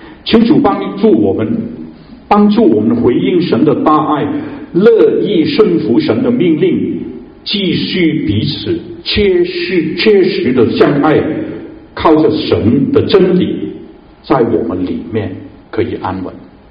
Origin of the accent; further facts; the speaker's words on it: Hainan, China; 好像我是海南，我是讲海南话啊